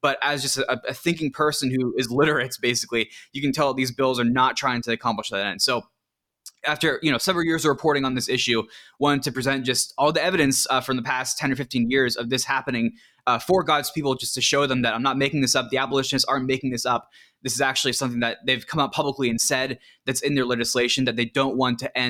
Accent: Pennsylvania, United States; Yes, I grew up in outside of Pittsburgh, and now I live outside Philly, and actually 10 generations of Pennsylvanians going back to the 1740s.

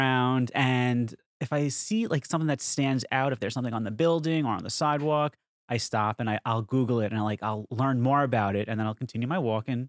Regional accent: Long Island, New York, United States; now in New York City, United States; I grew up on Long Island. Some people might say that I'm not an official New Yorker because I wasn't born in the five boroughs

